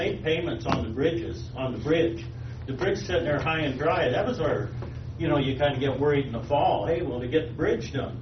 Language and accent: English; Hubbard, United States; I'm from Hubbard.